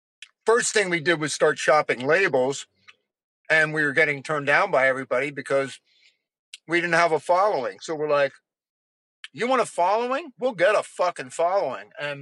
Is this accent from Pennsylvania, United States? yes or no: yes; Mechanicsburg, Pennsylvania, United States; I'm born and raised in Mechanicsburg, Pennsylvania, right?